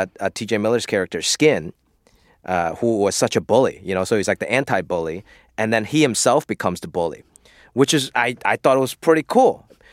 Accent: Hong Kong; Growing up in Hong Kong, Kung Fu was so prevalent and such a thing that you see on TV and in real life. And of course, being Asian American

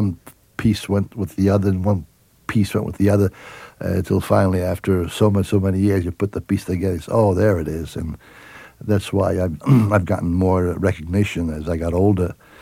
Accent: Brooklyn, New York, United States; At that time, you know, I was working with my dad in the Italian Theater.

